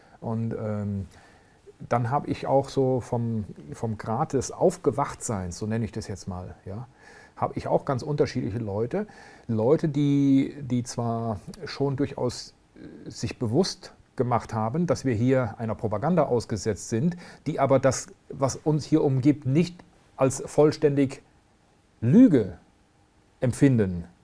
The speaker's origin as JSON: {"language": "German", "region": "West Germany", "country": "Germany", "said": "Ich komme ja aus dem Westen, da ist es noch viel, mir ist es viel präsenter. Ich bin Jahrgang 1960, ja."}